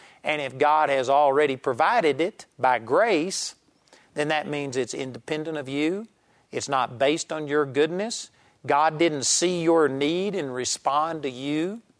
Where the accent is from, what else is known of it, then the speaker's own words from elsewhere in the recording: Marlington, Texas, United States; For instance, I grew up in Marlington, Texas, and there was, you know, back in the beginning of the charismatic move